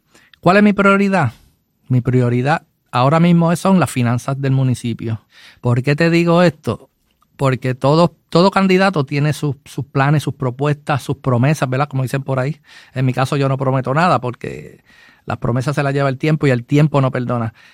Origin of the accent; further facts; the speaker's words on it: Mayagüez, Puerto Rico; para los que pues no me conozcan. Soy de la ciudad de Mayagüez, ¿verdad? Nacido y criado en Mayagüez, llevo 59 años en esta ciudad.